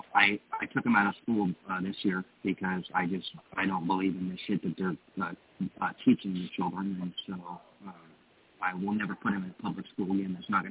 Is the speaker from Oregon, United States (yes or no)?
yes; Salem, Oregon, United States; And I'm from Salem, Oregon.